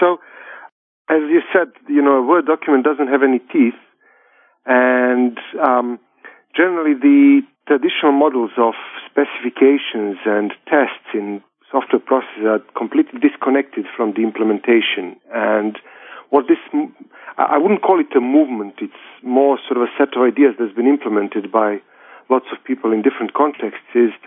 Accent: Serbia; now in London, United Kingdom; At the moment, I'm in London. I'm originally from Serbia

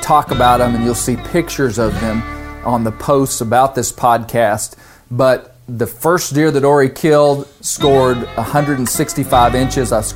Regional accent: Arkansas, United States; I think growing up in Arkansas, I don't know if it was my dad or if it was, I believe it was a combination of things

